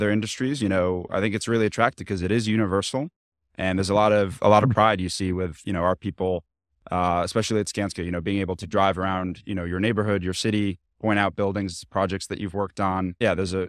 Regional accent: London, United Kingdom; Unfortunately, most people don't believe me when I tell them that I grew up in London

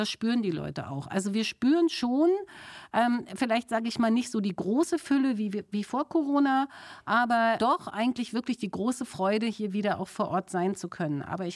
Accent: Berlin, Germany; bin ja selber Berlinerin.

